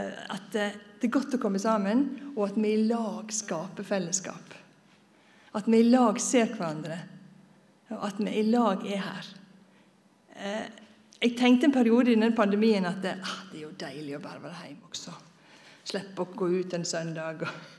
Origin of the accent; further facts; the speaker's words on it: Møre og Romsdal, Norway; Swedish is a second language; moved away as an adult; now in Stavanger, Norway; Men jag är äkte norsk. Født och uppvuxen på Sundmøre på en gal langs en fjord. Kom till Stavanger i 85.